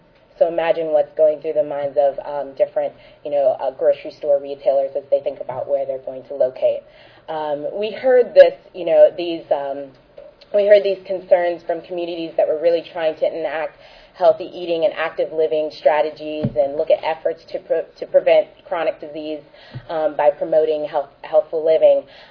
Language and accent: English; Youngstown, Ohio, United States; I'm from Youngstown, Ohio, and when I moved out of Youngstown, a family friend moved into the house there